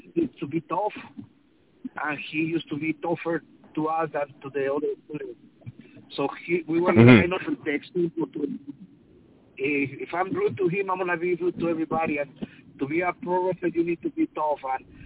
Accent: Mexico City, Mexico; English is a second language; now in Los Angeles, United States; Yeah, I'm from Mexico City, but I moved into Los Angeles, California in 1988.

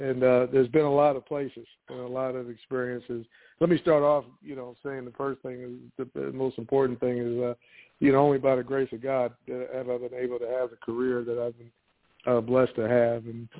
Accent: Baltimore, Maryland, United States; growing up in Baltimore, Maryland, and my first opportunity to be a part of football at 10 years old

